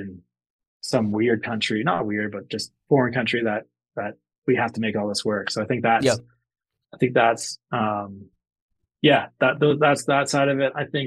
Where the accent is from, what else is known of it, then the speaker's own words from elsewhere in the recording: Canada; which is weird because I'm Canadian, that never happens.